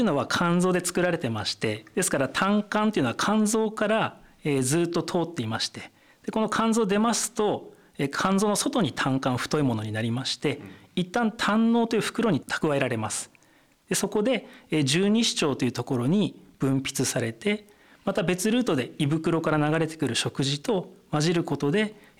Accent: Obihiro, Hokkaido, Japan; now in Iwate, Japan; あと私帯広という町で育ったんですが、非常に似ていてですね、冬寒くて夏暑いっていうのが非常に快適に感じています。

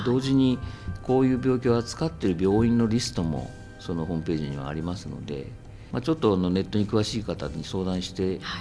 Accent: Tokyo, Japan; born there; 岩手生まれではないんですが、東京生まれなんですけど、まあ、血は岩手です。

